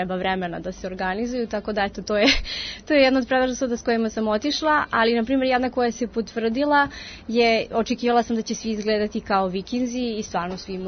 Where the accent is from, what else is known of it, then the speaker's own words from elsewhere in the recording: Serbia; ja sam bila jedina iz Srbije